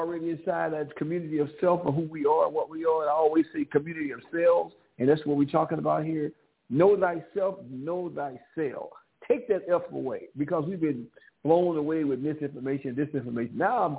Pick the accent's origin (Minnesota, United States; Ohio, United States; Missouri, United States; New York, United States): Missouri, United States; St. Louis; It's from my hometown, St. Louis, Missouri.